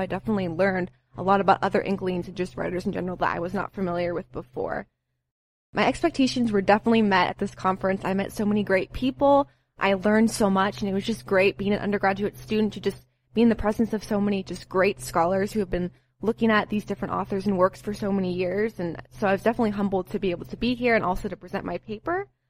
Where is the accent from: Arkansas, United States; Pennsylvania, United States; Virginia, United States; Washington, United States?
Washington, United States; Seattle; I didn't really know what to expect since I'm from Seattle. I've never been to Indiana before.